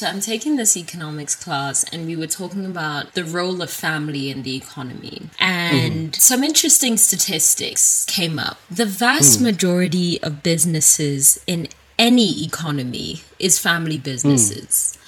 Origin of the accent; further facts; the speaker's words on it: South Africa; You know, I'm South African. We're sluts for our families. This is a family-centric culture.